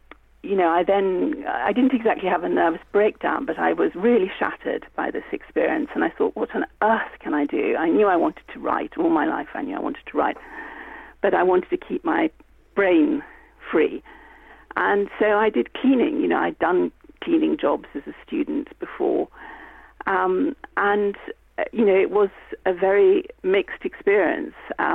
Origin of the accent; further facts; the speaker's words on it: Italy; moved away; so unlike the Mediterranean that I grew up with, because I grew up in Italy